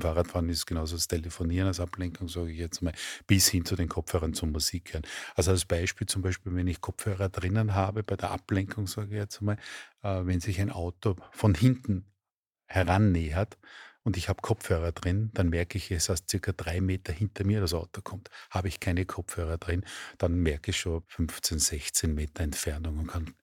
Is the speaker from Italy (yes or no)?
no; Lower Austria, Austria; also ich komme aus dem Umland von Wien, also dem sogenannten Speckgürtel, sage ich jetzt einmal